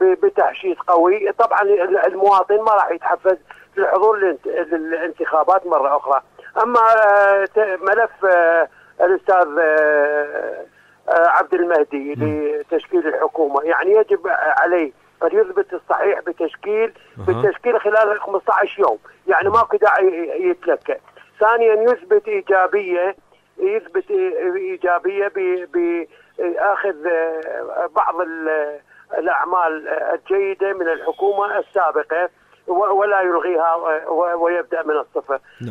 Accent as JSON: {"language": "Arabic", "country": "Iraq", "said": "يعني أنا كمواطن عراقي أستطيع أن أتحفز إلى انتخابات أخرى"}